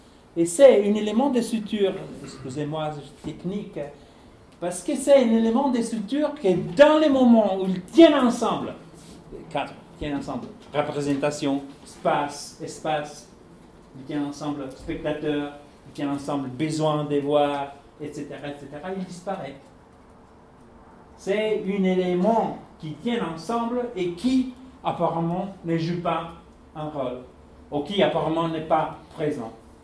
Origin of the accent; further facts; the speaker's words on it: Italy; French is a second language; parce que je suis italien, donc européen, donc relaxé